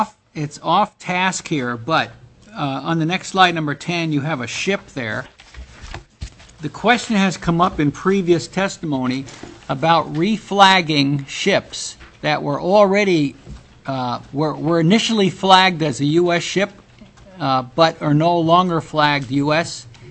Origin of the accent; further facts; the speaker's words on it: New York, United States; you read my bio and you knew I was from New York and you probably know I was a fireman.